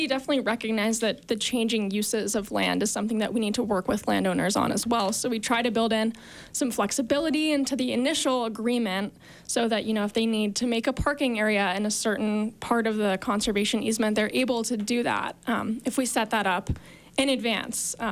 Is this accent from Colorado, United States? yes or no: yes; Boulder, Colorado, United States; now in Park City, United States; I grew up in Boulder, Colorado, and I received a BA in Environmental Earth Sciences from Dartmouth, and I moved to Park City right after I graduated to ski patrol.